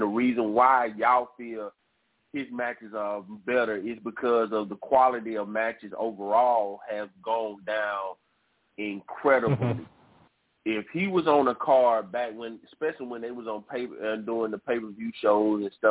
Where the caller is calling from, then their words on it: Georgia, United States; from Georgia.